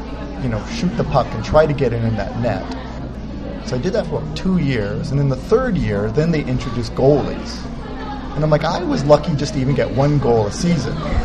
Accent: Montreal, Quebec, Canada; and I grew up in Montreal, so you have to play hockey.

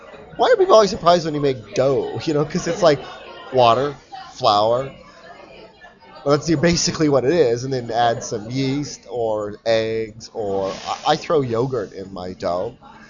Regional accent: Windsor, Ontario, Canada; So, my hometown is Windsor, and we are increasingly scattered, you know, like Toronto, and I guess I was in Seattle, and parts of America, but not too far from Windsor, I guess.

